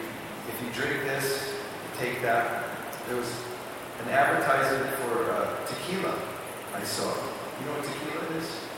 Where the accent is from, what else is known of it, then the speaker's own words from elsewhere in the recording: California, United States; I'm from California. And there are deserts also.